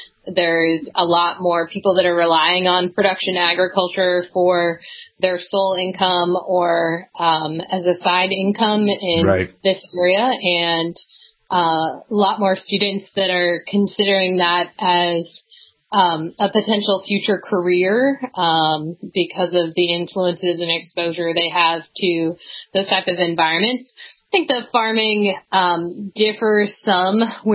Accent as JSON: {"language": "English", "town": "Southampton", "region": "New Hampshire", "country": "United States", "tie": "born or raised there", "said": "I consider my hometown to be Southampton, New Hampshire."}